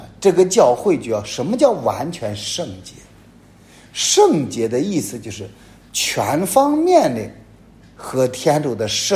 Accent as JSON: {"language": "Chinese", "country": "China", "said": "人家因为我们中国人的情感是什么情感？同情弱者，同情失败者。"}